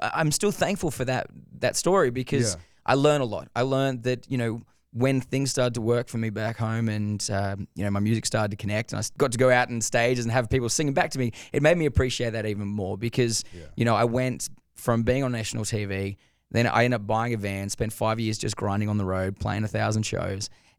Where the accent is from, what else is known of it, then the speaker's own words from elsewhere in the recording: Australia; that really connected back home in Australia, and that allowed me to kind of tour around my home country.